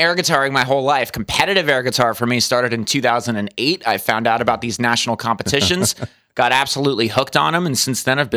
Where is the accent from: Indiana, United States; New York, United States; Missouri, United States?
New York, United States; Staten Island; I'm from Staten Island, New York, born and raised